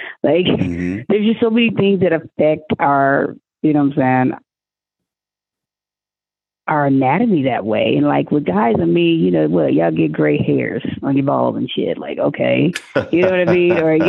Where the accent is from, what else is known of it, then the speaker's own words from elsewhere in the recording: Oklahoma, United States; maybe it's because I'm from Oklahoma, you know, ain't that many swim pools out there.